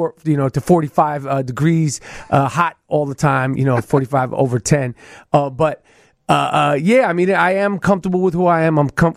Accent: New York, United States; born or raised there

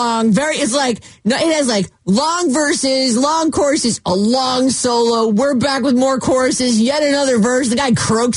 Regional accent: California, United States; Though we met in Arizona, we're both from the Bay Area

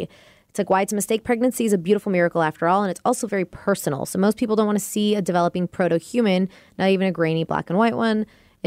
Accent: Lake Stevens, Washington, United States; So it just says that I'm from Lake Stevens and it says my name.

